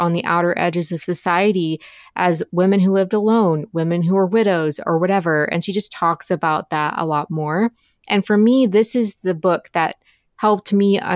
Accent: Appalachia, United States; I grew up in Appalachia.

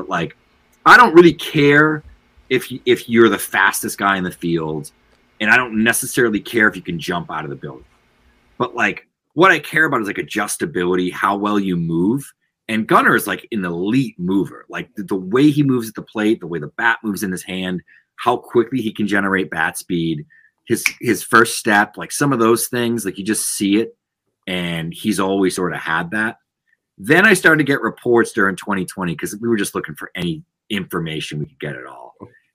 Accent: Boston, Massachusetts, United States; I'm from Boston.

